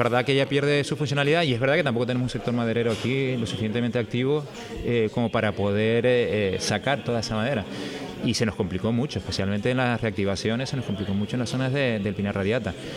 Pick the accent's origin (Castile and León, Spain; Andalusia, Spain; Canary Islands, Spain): Canary Islands, Spain; Santa Cruz de Tenerife; Lo digo yo, que soy del Toscal de Santa Cruz